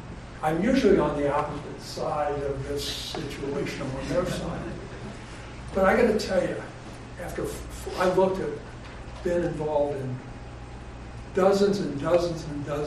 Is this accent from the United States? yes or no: yes; Ohio, United States; I'm from Ohio.